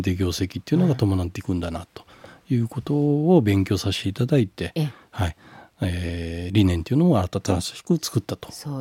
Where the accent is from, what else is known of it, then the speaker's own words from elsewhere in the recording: Kitagata, Saga, Japan; born there; 佐賀県、当時もう今武雄市っていうふうになってますけど、はい、岸間郡北方町というところで生まれまして、